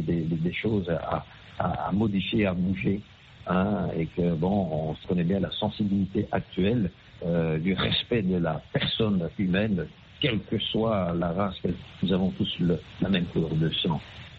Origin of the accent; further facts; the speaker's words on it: Belgium; donc personnellement, donc j'ai grandi en Belgique.